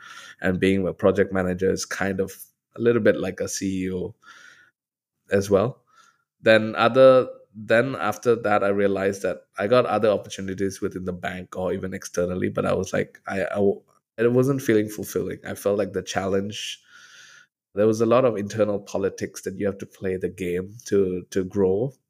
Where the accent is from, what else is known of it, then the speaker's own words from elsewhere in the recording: Thailand; English is a second language; also born or lived in Australia; I actually graduated from uni from Australia, even though I'm born and raised in Thailand. But I graduated since I was 19 from Wollongong University.